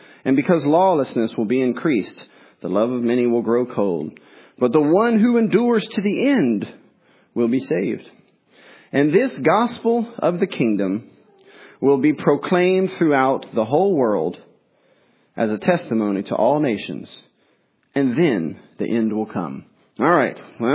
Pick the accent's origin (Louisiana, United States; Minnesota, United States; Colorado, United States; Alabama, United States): Louisiana, United States; Breaux Bridge; I grew up in Breaux Bridge. I had never heard air sirens.